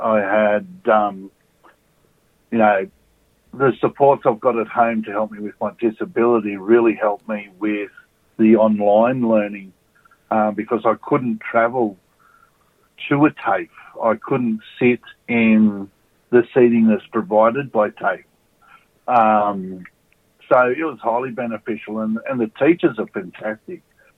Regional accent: Scone, New South Wales, Australia; And I'm from Scone in New South Wales.

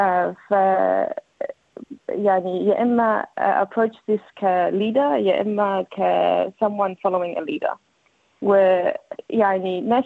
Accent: Egypt; now in Australia; طبعا انا مصرية واسترالية، وكمان مش مصرية ومش استرالية يعني.

